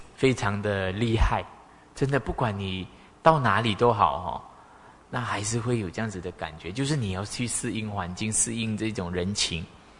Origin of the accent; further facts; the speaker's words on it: Sabah, Malaysia; now in Taiwan; 从我家乡沙巴哈、哦来台湾的话只有一班机